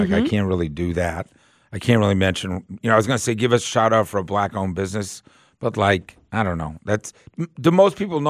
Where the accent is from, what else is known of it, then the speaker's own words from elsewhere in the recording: Boston, Massachusetts, United States; now in Dothan, United States; But I'm from Boston.